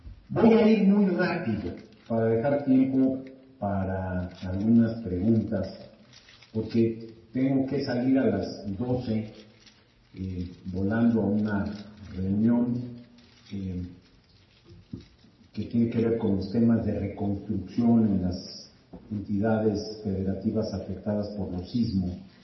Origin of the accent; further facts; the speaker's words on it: Mexico; Yo soy un mexicano muy orgulloso de serlo.